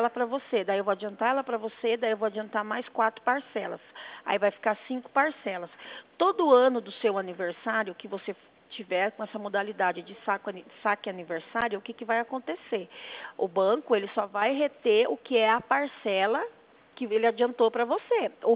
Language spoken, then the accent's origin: Portuguese; Sorocaba, São Paulo, Brazil; Eu sou de Sorocaba.